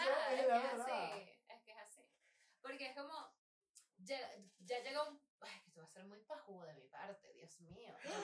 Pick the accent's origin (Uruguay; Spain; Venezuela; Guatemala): Venezuela; Falcón; no, que yo soy de Falcón, de Paraguaná